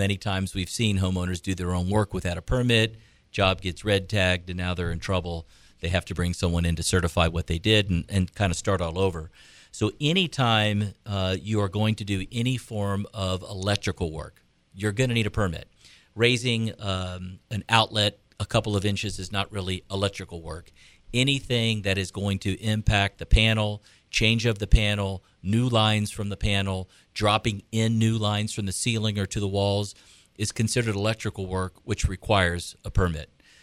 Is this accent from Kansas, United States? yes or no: no; Tampa, Florida, United States; also born or lived in New York, United States; I was born and raised here in Tampa, went to Jesuit High School, went up to New York to Hofstra University undergrad in 1982